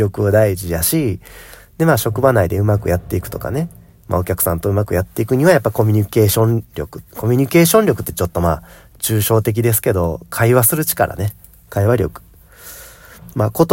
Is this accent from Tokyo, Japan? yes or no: no; Osaka, Japan; 僕みたいにまあ大阪で生まれて大阪で働いてたらまあ簡単ですよ。